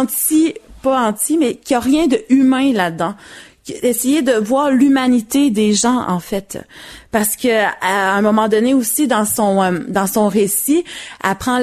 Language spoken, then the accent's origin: French; Quebec City, Quebec, Canada; moi j'ai grandi à Québec